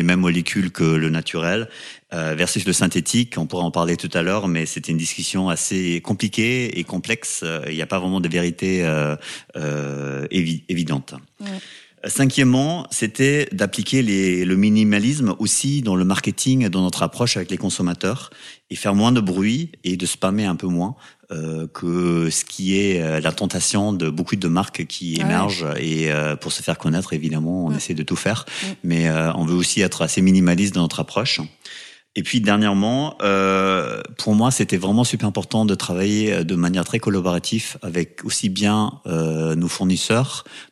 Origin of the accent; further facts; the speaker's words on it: Germany; French is a second language; now in Paris, France; Je suis allemand, je vis à Paris depuis très longtemps, ça va faire bientôt 30 ans